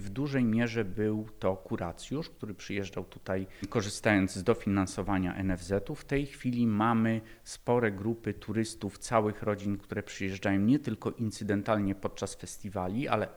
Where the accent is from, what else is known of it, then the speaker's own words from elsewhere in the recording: Lądek-Zdrój, Lower Silesian Voivodeship, Poland; to moje miasto rodzinne. Wychowałem się w Lądku, kończyłem tu i szkołę podstawową, i liceum. Z Lądka pochodzi moja żona, moi rodzice, teściowie nadal mieszkają w Lądku.